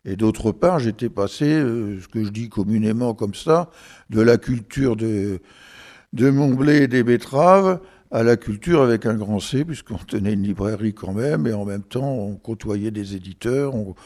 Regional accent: Hauts-de-France, France; J'étais originaire de l'Aisne, donc bien au-delà de la Garonne, et donc de souche agricole.

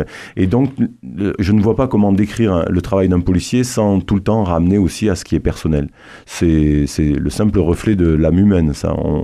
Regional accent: Toulouse, Occitanie, France; Je venais de Toulouse, je faisais des allers-retours assez systématiquement

